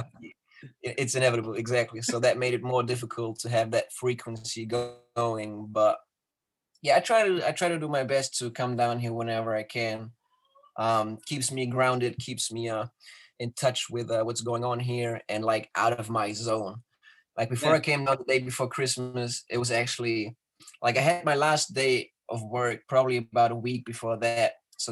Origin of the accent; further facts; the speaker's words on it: Hamburg, Germany; I'm actually going back to my hometown in Germany, I guess, which is Hamburg City, which is up north. You know, where the weather is all bad and gray and rainy